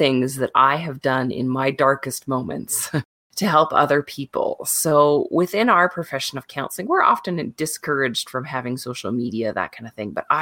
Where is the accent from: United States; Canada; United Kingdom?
Canada; Well, I'm Canadian, so I'm going to say we're classically known for just wandering around saying thank you and sorry for every single thing.